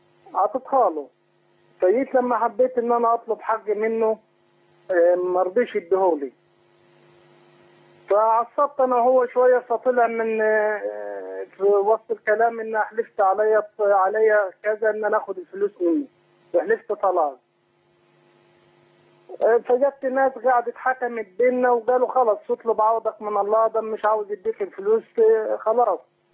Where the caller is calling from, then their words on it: Jordan; انا بحكي معك من الاردن طبعا.